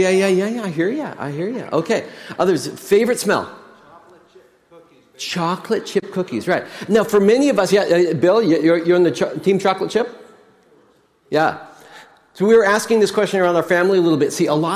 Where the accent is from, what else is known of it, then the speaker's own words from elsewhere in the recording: Nelson, British Columbia, Canada; my hometown is Nelson, British Columbia, and it's in the middle of a, guess what, ponderosa pine forest.